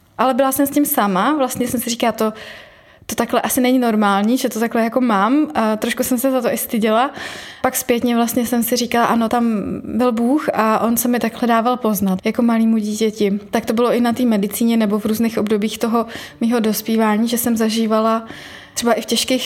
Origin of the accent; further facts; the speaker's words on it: České Budějovice, South Bohemian Region, Czechia; born there; Já jsem se narodila v Českých Budějovicích. Vyrůstala jsem jako jediný dítě svých rodičů.